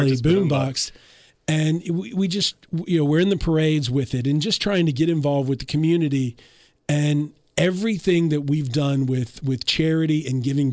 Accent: Alabama, United States; I joke to some people that little do people know that I'm an introvert from Alabama, you know?

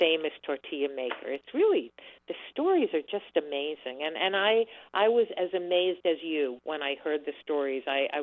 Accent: Miami Beach, Florida, United States; I grew up in Miami Beach, a child of parents who never cooked unless throwing a frozen TV dinner into the oven is your idea of cooking.

